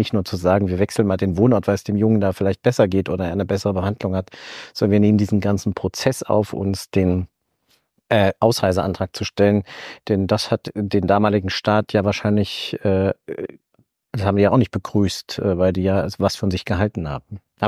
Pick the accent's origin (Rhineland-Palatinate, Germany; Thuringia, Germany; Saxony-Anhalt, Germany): Thuringia, Germany; ich komme ja aus Thüringen und wir sind ja ungefähr ein Alter.